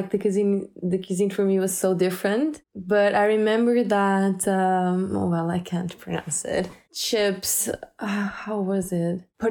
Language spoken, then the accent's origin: English; Portugal; I'm closer, my hometown is closer to Porto, and I've worked in Porto in the past